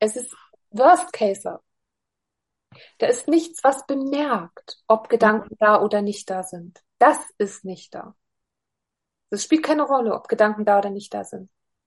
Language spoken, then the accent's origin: German; Hildburghausen, Thuringia, Germany; bei mir in meiner Heimatstadt in Hildburghausen.